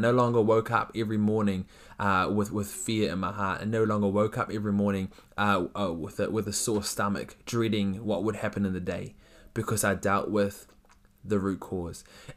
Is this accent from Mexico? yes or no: no; South Africa; I'm from South Africa, and in South Africa, there is a lot of, there's a lot of hijacking of cars at traffic lights